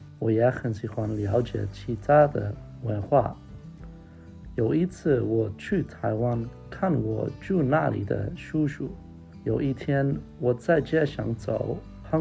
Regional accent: Netherlands; Chinese is a second language; 我来自荷兰。我之前在中国杭州交换过，那时候我开始学中文

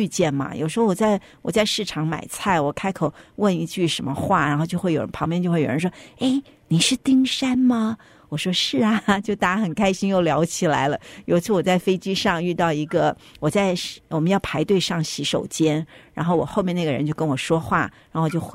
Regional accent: United States; 我们在美国出生，在美国长大，叫我们老外。

